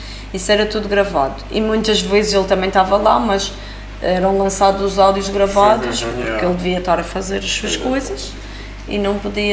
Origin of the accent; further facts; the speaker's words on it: Ribeira Brava, Madeira, Portugal; Eu costumo dizer, já era conhecida na minha aldeia. Porque eu antes da Casa dos Escritos fiz Playboy, e fazer Playboy sendo da Ribeira Brava